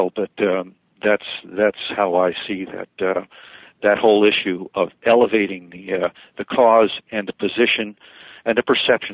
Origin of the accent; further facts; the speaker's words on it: United States; Well, you know, I'm an American and proud to be here, lucky to be here.